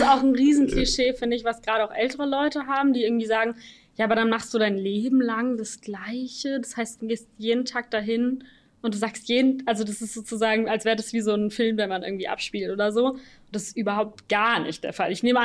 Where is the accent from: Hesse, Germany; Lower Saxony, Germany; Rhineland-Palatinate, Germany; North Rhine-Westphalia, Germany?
Rhineland-Palatinate, Germany; Mainz; Aus Mainz. Dementsprechend aus der Nähe.